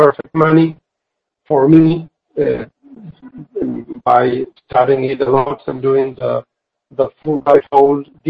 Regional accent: Argentina; English is a second language; I come from Argentina. I'm now in Argentina. As an Argentinian

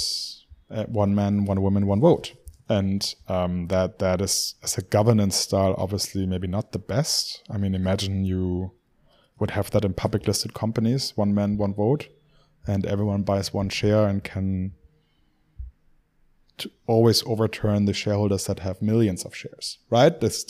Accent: Göttingen, Lower Saxony, Germany; English is a second language; Okay. I'm from the northwest of Germany, from a small university town called Göttingen.

